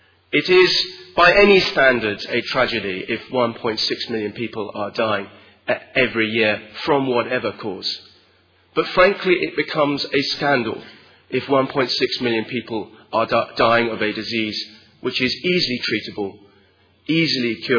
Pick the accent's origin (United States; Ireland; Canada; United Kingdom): United Kingdom; the commitment that we have as British parliamentarians to raise the profile of this issue back at home